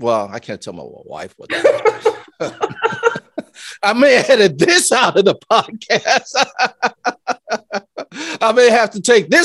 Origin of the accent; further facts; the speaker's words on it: New Orleans, Louisiana, United States; when I grew up in New Orleans, we're in the Black community all around us